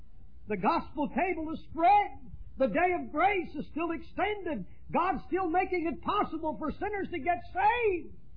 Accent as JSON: {"language": "English", "region": "Pennsylvania", "country": "United States", "said": "I come from the Pennsylvania Dutch country. I shouldn't have said that. Back when I was a boy, that's a Pennsylvania Dutch expression."}